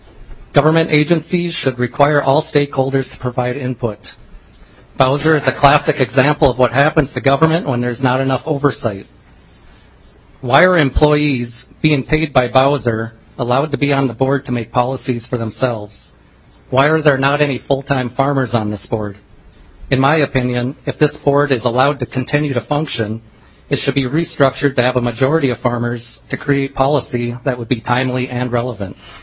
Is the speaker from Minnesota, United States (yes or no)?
yes; Minnesota, United States; I'm a farmer from Traverse County.